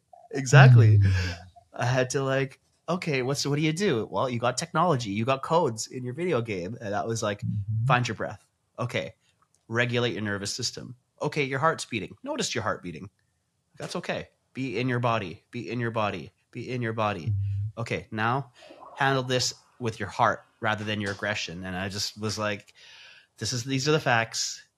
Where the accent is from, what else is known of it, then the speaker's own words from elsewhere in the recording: India; I'm not the tech guy, bro. I'm Indian.